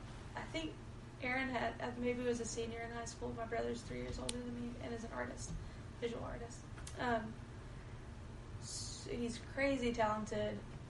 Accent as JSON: {"language": "English", "town": "Muscle Shoals", "region": "Alabama", "country": "United States", "tie": "born or raised there", "also_born_or_lived": "Gadsden", "said": "Yeah, I grew up in Muscle Shoals. I was born in Gadsden, but all the life that I know was in Muscle Shoals."}